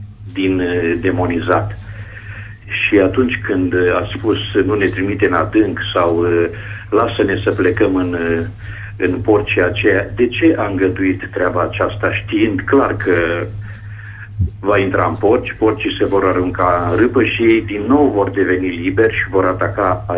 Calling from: Hunedoara, Hunedoara County, Romania; din Hunedoara

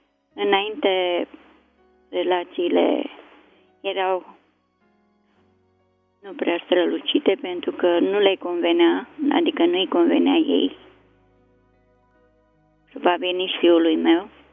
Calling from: Bucharest, Romania; din București.

